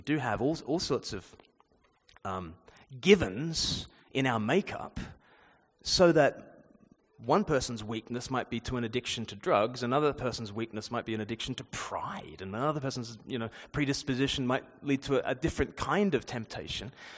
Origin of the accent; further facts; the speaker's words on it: Australia; born there; just as I was born in Australia and had nothing to do with it